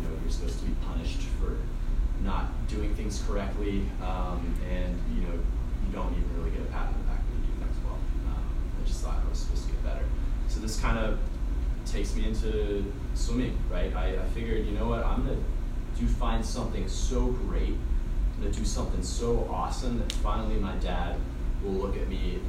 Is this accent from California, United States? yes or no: no; South Carolina, United States; moved away as an adult; now in North Carolina, United States; So I grew up in North Carolina, or South Carolina. I moved to North Carolina when I was 18, so Carolina boy at heart.